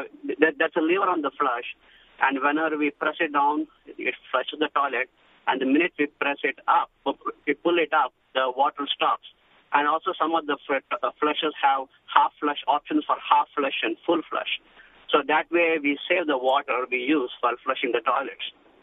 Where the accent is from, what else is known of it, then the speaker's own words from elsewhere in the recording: India; now in Edison, United States; I am from India